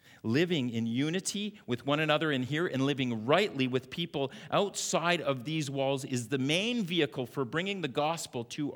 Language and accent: English; Canada; That's my badge of honor as a Canadian.